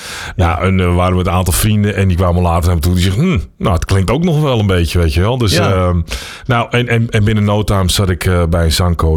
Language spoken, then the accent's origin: Dutch; Assendelft, North Holland, Netherlands; Ik kom uit Assendelft. Dat ligt vlakbij Amsterdam en Zaandam.